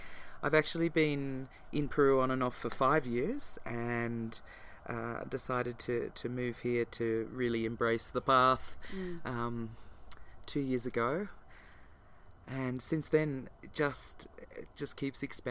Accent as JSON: {"language": "English", "country": "Australia", "said": "I'm a mongrel from half a dozen different cultures and ended up with my family in Australia"}